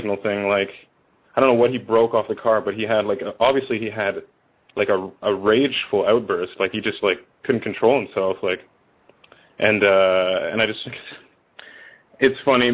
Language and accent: English; Canada; I grew up in Canada